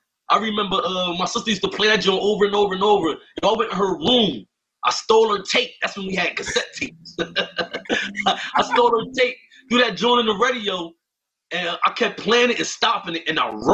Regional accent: Camden, New Jersey, United States; You know, I'm from Camden.

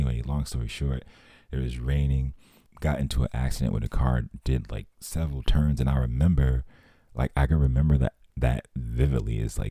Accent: Northeast, United States; And, you know, I grew up in the Northeast. So it was, you know, winter times were just something that I just did not like.

